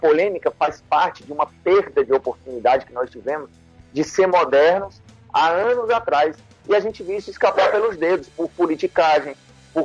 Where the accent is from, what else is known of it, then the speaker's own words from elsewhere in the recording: Northeast Region, Brazil; E eu entendo, assim, enquanto nordestino, para deixar muito claro, eu entendo a disputa do esporte